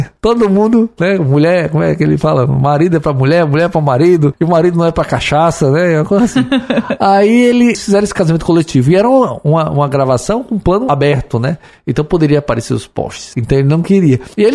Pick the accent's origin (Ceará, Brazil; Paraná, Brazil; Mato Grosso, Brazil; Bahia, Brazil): Ceará, Brazil; Fortaleza; olha, nós somos de Fortaleza, nós viemos fazer um documentário sobre o filme